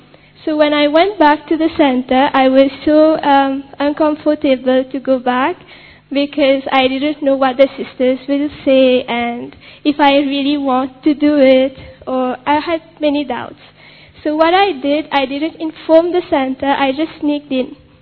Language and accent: English; Mauritius; I'm from Mauritius.